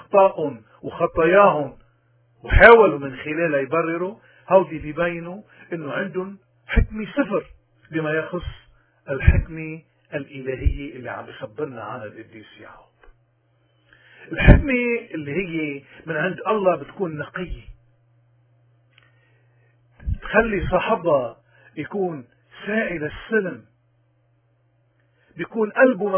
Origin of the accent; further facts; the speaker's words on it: Lebanon; ما أحوجنا نحن اليوم كلبنانيين بلبنان وببلاد الاغتراب